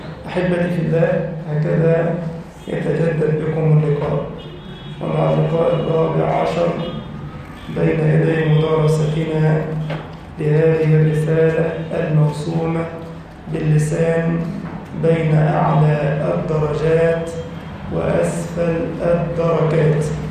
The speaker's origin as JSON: {"language": "Arabic", "country": "Egypt"}